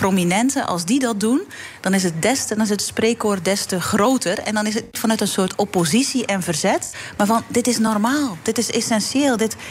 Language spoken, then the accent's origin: Dutch; Belgium; born there; België is mijn geboorteland, ondersubsidieert cultuur stelselmatig.